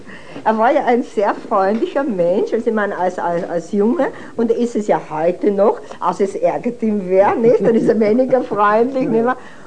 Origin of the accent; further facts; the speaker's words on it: Kirchdorf an der Krems, Upper Austria, Austria; Ich bin aus Kirchdorf an der Krems.